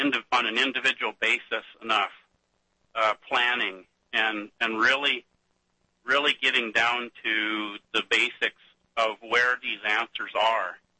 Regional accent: Montana, United States; I'm originally from Montana, if you're wanting to know. I don't sound North Carolinian for sure.

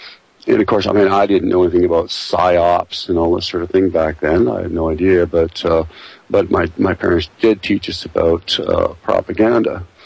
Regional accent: Canada; Well, I was born and raised in Canada, but that doesn't make me any less German. My family history in Germany goes back a long, long ways.

